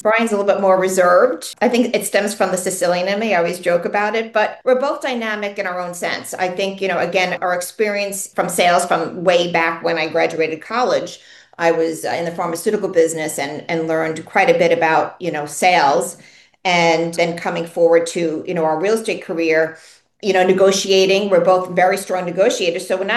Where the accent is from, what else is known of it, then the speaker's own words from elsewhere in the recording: St. James, New York, United States; also born or lived in Southold; So I grew up in two areas. I grew up in St. James, just outside of Stony Brook on the North Fork, and also in Southold on the Peconic Bay.